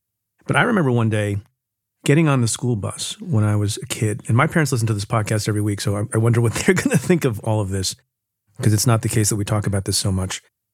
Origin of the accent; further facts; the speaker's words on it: New Jersey, United States; I grew up in Jersey.